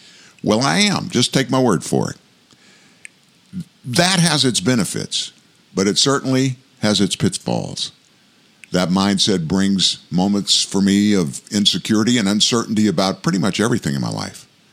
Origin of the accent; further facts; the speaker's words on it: Louisiana, United States; and I grew up in South Louisiana. And of course, when that election took place, South Louisiana is very Catholic